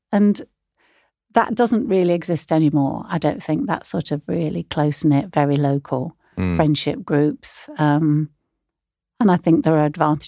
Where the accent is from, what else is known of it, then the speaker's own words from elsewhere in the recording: Rochdale, North West England, United Kingdom; moved away as an adult; now in London, United Kingdom; Yeah, I was born in Rochdale, like the co-op movement … Cyril Smith. I don't know what that means, but yes, that's where I come from. But I've been in London really